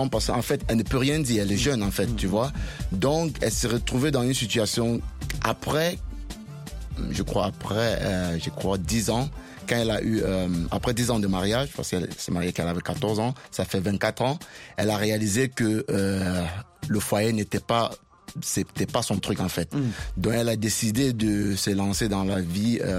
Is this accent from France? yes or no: no; Cameroon; Au Cameroun, je suis Camerounais, j'ai vu plein de cas.